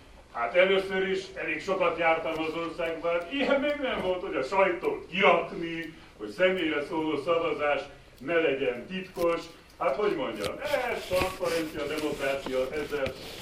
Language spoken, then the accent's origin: Hungarian; Cluj-Napoca, Cluj County, Romania; én Kolozsváról jövök, én kolozsvári ember vagyok.